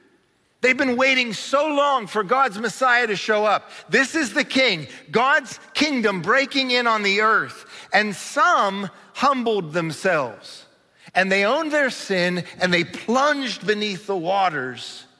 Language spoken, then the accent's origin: English; Cincinnati, Ohio, United States; Man, I tell you what, I grew up in Cincinnati back when fireworks were illegal.